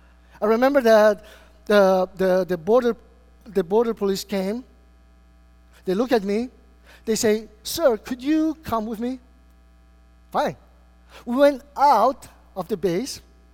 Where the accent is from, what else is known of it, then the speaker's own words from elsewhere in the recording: Argentina; people didn't believe I was from Argentina.